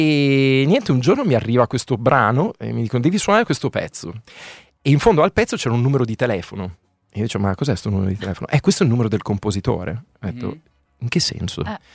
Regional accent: Emilia-Romagna, Italy; accent: Emilian; tradisco il mio accento emiliano, si sente ancora forte

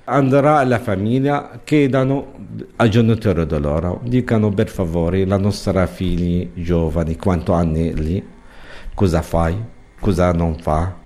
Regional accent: Jabalia, Gaza Strip, Palestine; Italian is a second language; moved away as an adult; now in Italy; Io vengo di Gaza, proprio di nord di Gaza, campo di Jabalia. Sono 49 anni.

